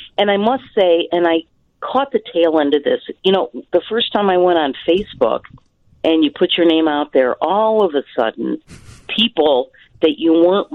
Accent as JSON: {"language": "English", "town": "Niles", "region": "Illinois", "country": "United States", "tie": "born or raised there", "said": "I grew up in Niles, Illinois, and, old pals, we got together, we'd hang out, whatever."}